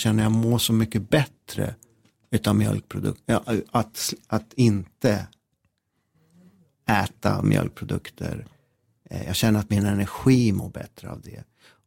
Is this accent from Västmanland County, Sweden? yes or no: no; Gävle, Gävleborg County, Sweden; Jag är uppväxt i Gävle. Det är en stad som ligger 18 mil norr om Stockholm. Ganska fin stad, en kuststad. Och ganska, en sån stad som har, kan de ha kanske runt 100 000 invånare.